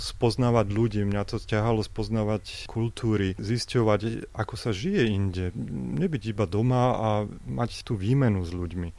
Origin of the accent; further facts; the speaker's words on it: Bratislava, Bratislava Region, Slovakia; now in Germany; Ja som rodený Bratislavčan. Vyrastal vlastne na kraji Bratislavy, v malom rodinnom domčeku.